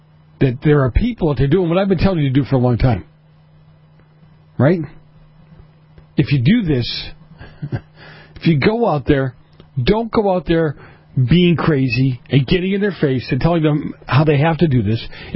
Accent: Boston, Massachusetts, United States; My hometown of Boston.

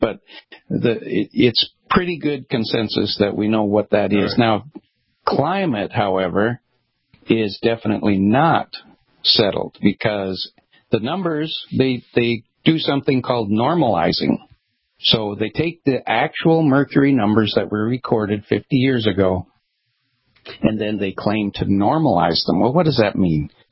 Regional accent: Minnesota, United States; I grew up in Minnesota. It was 100 degrees every summer in Minnesota.

